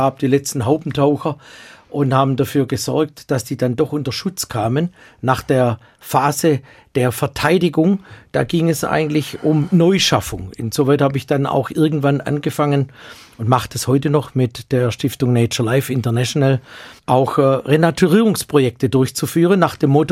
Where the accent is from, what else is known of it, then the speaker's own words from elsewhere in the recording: Baden-Württemberg, Germany; da sind auf dem Neckar in meiner Heimatregion auf den Schleusen 1-2 Meter hohe Schaumberge geschwommen